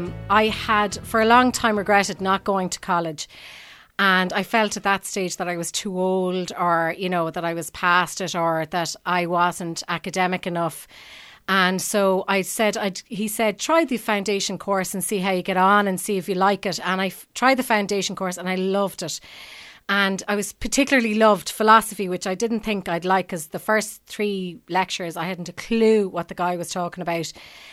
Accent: Limerick, Munster, Ireland; I'm from Limerick City.

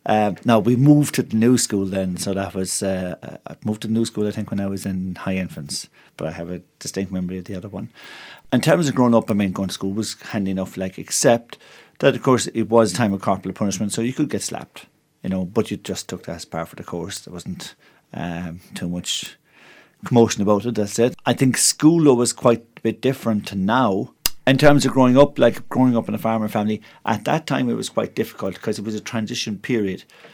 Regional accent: Drumcullagher, Munster, Ireland; I was born in Bedford Row. There was a lying-in hospital in Bedford Row. It's now gone. Well gone. But obviously I grew up in a place called Drumcullagher, which is out in the Cork Limerick border

